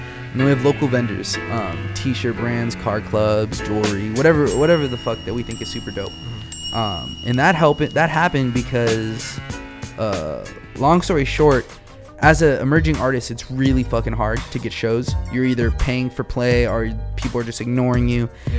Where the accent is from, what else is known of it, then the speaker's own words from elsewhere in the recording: Wilmington, United States; Like, we fuck with you, you fuck with, we're all from Wilmington.